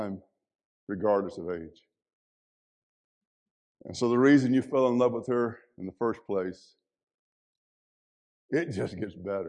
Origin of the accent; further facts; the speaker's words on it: Mississippi, United States; folks, I'm from Mississippi. And when we get a half an inch of snow, we close everything down because we don't like it.